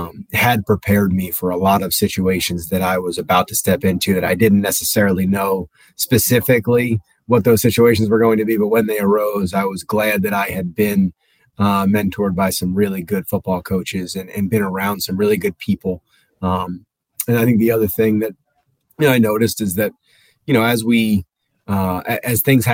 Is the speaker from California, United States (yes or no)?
no; New Jersey, United States; I grew up in Jersey, so I did grow up with an affinity to the Jersey Shore as well.